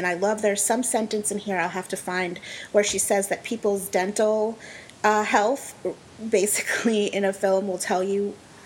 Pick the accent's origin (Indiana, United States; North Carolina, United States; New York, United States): New York, United States; New York City; now in New England, United States; growing up in New York City and then moving to New England